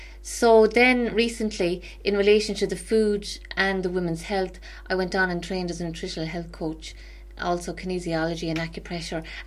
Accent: Galway, Connacht, Ireland; also born or lived in London; So basically, I'm from Galway and I qualified as a chef many, many moons ago.

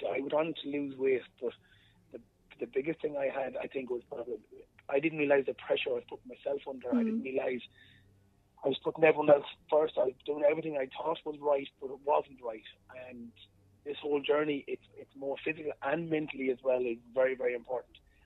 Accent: Roscommon, Connacht, Ireland; now in Dublin, Ireland; no, I'm from Roscommon. I'm just living in Dublin for the last 19 years.

